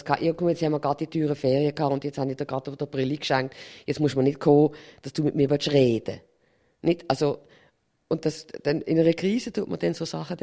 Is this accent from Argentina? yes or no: no; Switzerland; da sind wir Schweizer ja dann auch bestechlich.